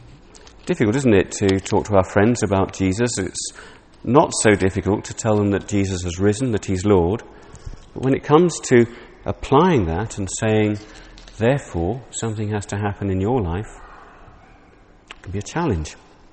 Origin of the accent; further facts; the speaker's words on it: England, United Kingdom; Now, being an Englishman, naturally I was overjoyed at this.